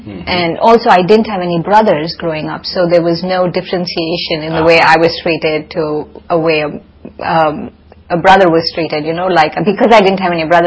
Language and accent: English; India; But also because I'm from India